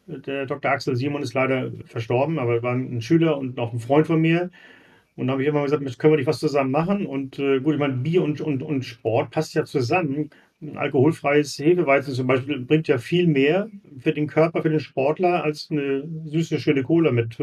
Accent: Hittfeld, Lower Saxony, Germany; ich komme aus Hamburg, Hittfeld, das ist bei Harburg, also im Süden von Hamburg.

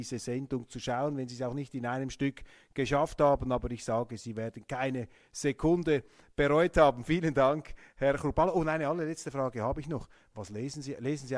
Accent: Switzerland; Wir blicken auf den Bundestag und sind auch froh als Schweizer bei aller Sympathie

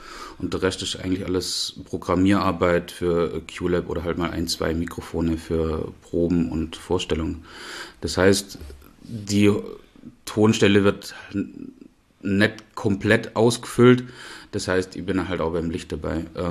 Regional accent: Knittlingen, Baden-Württemberg, Germany; Aus Knittlingen, nördlich von Pforzheim.

